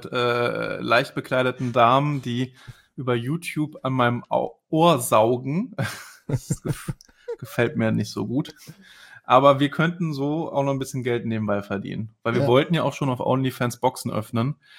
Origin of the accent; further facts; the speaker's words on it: Düsseldorf, North Rhine-Westphalia, Germany; Ja, ich meine, ich bin ja Düsseldorfer.